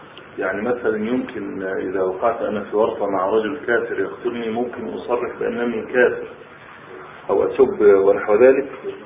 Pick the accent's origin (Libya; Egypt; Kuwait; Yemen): Egypt